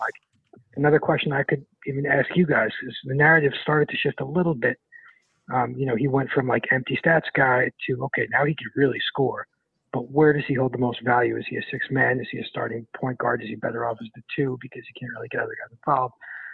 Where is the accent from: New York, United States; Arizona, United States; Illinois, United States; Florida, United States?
New York, United States; I'm from New York, and I don't think I picked the Knicks.